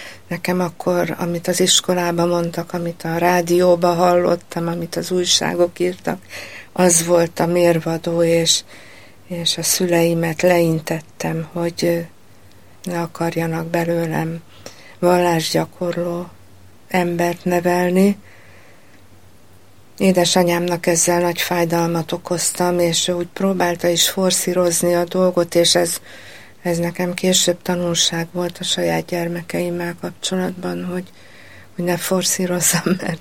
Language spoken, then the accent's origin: Hungarian; Budapest, Hungary; mi budapestiek vagyunk, és én Pécsen jártam egyetemre.